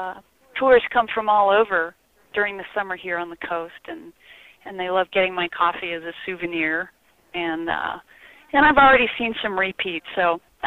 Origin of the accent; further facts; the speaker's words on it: Newport, Oregon, United States; We're in a small, kind of small town on the central Oregon coast called Newport, about 3 hours southwest of Portland.